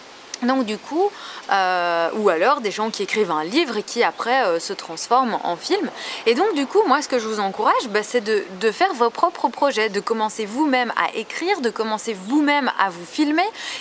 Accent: France; accent: French; un petit peu comme moi ici, j'ai un accent français

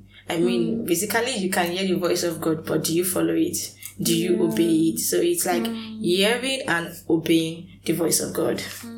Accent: Nigeria; I am a Nigerian.

